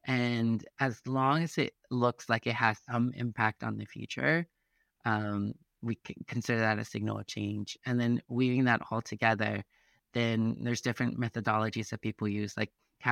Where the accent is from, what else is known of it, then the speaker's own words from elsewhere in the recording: Los Angeles, California, United States; a proud daughter of two immigrant parents found in the country of Mexico. I grew up in Los Angeles, currently trilingual. I speak English, Brazilian Portuguese, and Mexican Spanish.